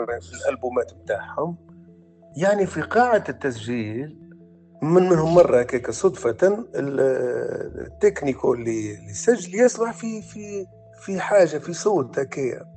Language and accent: Arabic; Tunisia; وانا صغير ملي في تونس هذيك حبيت نتعلم الناي